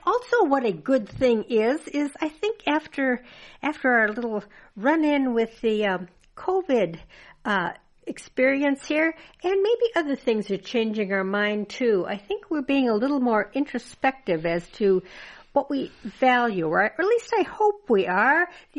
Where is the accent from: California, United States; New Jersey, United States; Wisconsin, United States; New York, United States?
Wisconsin, United States; now in Iowa, United States; I immigrated from Wisconsin.